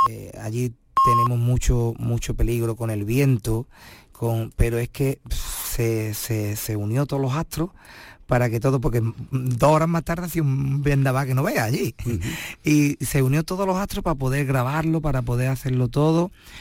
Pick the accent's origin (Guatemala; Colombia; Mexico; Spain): Spain; Los Palacios, Andalusia; tanto a mi pueblo, como en Los Palacios, como a mi pueblo de acogida, que te puedo decir, pues, toda la vida de Dios he estado yendo allí, como es Cazares.